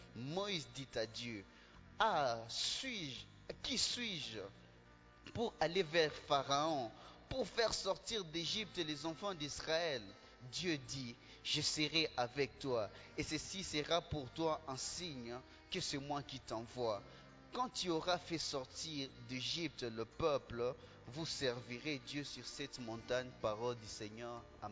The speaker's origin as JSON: {"language": "French", "country": "DR Congo", "said": "nous en tant que Congolais, particulièrement de l'Est de la RDC"}